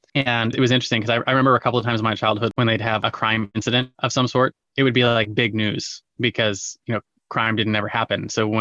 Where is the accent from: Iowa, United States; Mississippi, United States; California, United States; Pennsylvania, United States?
California, United States; I grew up in an upper middle class town in Southern California.